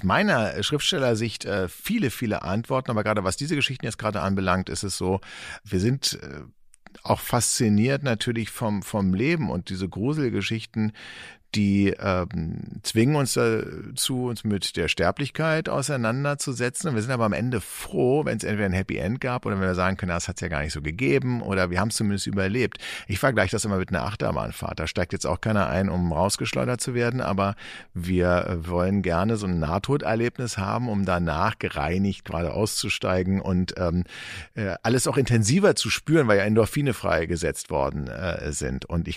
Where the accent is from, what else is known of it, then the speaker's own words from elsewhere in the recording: Berlin, Germany; ich bin in Eichkamp groß geworden.